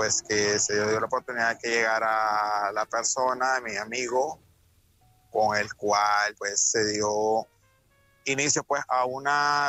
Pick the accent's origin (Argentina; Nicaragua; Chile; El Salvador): Nicaragua; moved away as an adult; now in Barcelona, Spain; yo llegué a Barcelona en el 2019, de Nicaragua, soy de Nicaragua.